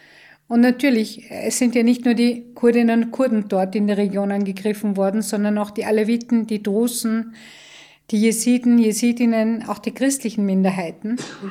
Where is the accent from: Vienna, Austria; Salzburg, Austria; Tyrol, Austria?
Tyrol, Austria; Heimat ist für mich der Ort, wo ich meine Kindheitserinnerungen habe und das ist für mich definitiv Tirol.